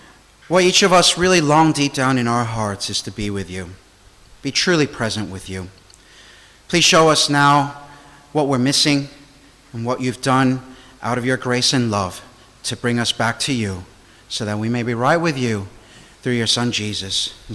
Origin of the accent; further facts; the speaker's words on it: United States; Growing up in the States, there used to be a joke